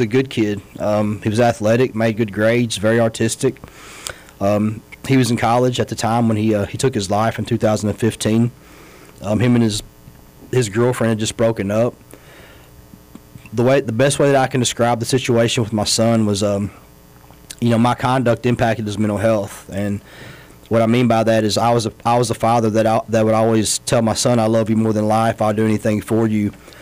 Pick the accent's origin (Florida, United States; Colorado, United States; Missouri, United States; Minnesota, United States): Missouri, United States; East Prairie; Originally, I'm from Southeast Missouri, a small town called East Prairie. It's about 3,500 people. It's a very small area, very rural farming area.